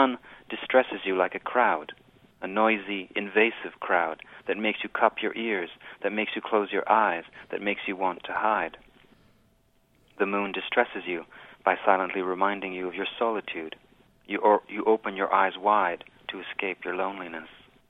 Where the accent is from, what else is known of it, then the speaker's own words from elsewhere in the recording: Quebec, Canada; I must tell you, I'm from Quebec